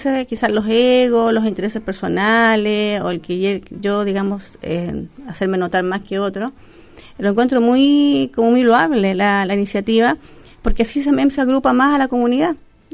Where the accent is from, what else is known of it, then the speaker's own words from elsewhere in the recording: San Miguel, Santiago Metropolitan, Chile; yo soy de San Miguel, entonces entregar herramientas para mi misma gente, mi misma comuna, es sumamente positivo